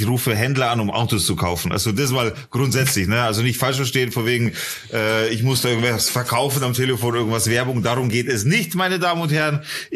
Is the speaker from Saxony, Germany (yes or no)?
yes; Leipzig, Saxony, Germany; born there; Nee, ich komme nicht aus Bayern. Ich bin um die Ecke geboren, in Leipzig.